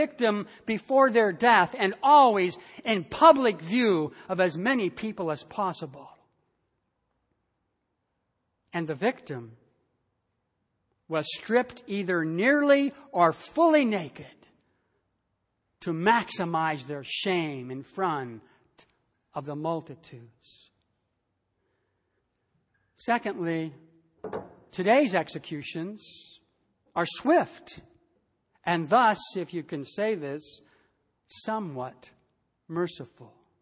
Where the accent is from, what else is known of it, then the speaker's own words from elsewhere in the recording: United States; As many of you know, I was raised in the United States